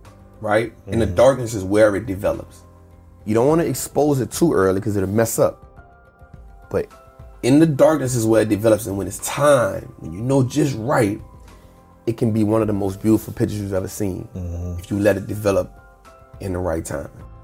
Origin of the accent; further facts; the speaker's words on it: New Orleans, Louisiana, United States; You know, born and raised in New Orleans, first and foremost, but there's a part of New Orleans that also gets a lot of light, which is it being the murder capital, high crime, right?